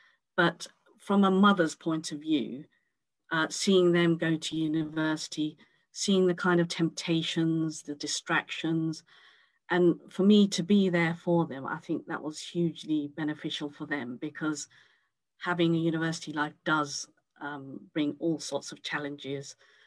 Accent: Cambridge, East of England, United Kingdom; I was born and raised in Cambridge. I was literally born about 200 meters from the mosque on Mill Road.

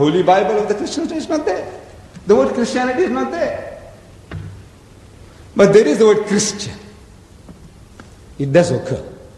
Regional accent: South Africa; You see, in my country, I come from South Africa.

